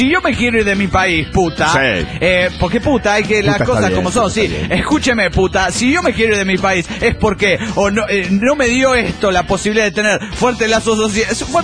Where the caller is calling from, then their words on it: Mexicali, Baja California, Mexico; de Mexicali, México.